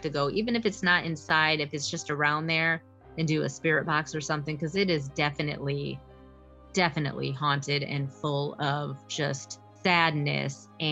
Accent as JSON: {"language": "English", "region": "Midwest", "country": "United States", "said": "It says it's one of the oldest and most prestigious colleges in the Midwest, where I am from, but I'm not from Ohio, so I've never heard of this."}